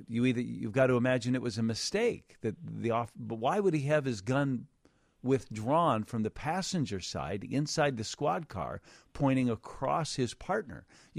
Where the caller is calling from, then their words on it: Chicago, Illinois, United States; And that's funny because I'm calling you from Chicago.